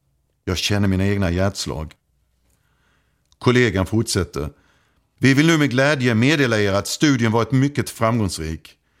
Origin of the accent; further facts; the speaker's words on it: Halmstad, Halland County, Sweden; accent: Halland; Skriker jag på min halländska amerikanska. … Jag är killen från Halmstad som idag är global forskningschef på ett av världens största läkemedelsbolag.